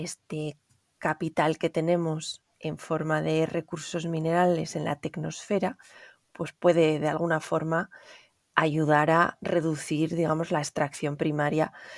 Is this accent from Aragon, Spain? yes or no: yes; Aragon, Spain; aunque no soy de Asturias, soy de Aragón y en Aragón también hay mucha tradición minera